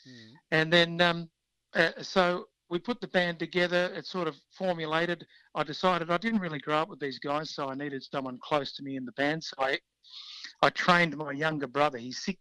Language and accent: English; Broadmeadows, Victoria, Australia; I grew up in Broadmeadows.